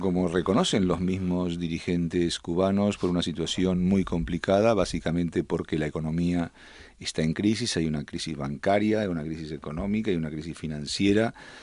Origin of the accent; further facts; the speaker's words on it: Buenos Aires, Argentina; moved away as an adult; now in Spain; Yo hace 35 años que vivo en España. Nací en Buenos Aires, viví la primera parte de mi vida en Buenos Aires, el resto aquí en España.